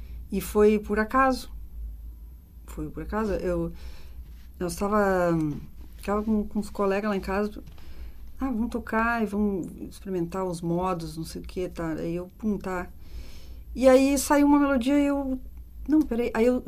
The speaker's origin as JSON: {"language": "Portuguese", "town": "Nova Prata", "region": "Rio Grande do Sul", "country": "Brazil", "said": "eu nasci na serra aqui, né? Que é Nova Prata, não sou assim do campo, lá da região da campanha, não. Mas, né? Afinal de contas, sou gaúcha."}